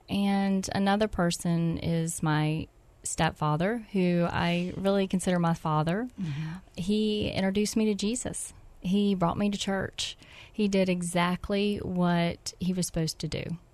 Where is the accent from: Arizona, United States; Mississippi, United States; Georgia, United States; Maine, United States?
Mississippi, United States; Gulfport; accent: southern twang; I grew up in Gulfport, Mississippi, and it's interesting. I still have the southern twang.